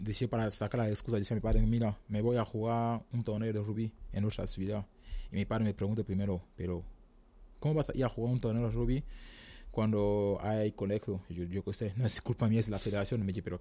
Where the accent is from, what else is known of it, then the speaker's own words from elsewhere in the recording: Douala, Littoral, Cameroon; Spanish is a second language; Soy de Camerún. Y mi ciudad se llama Douala, la segunda capital, la capital económica de Camerún.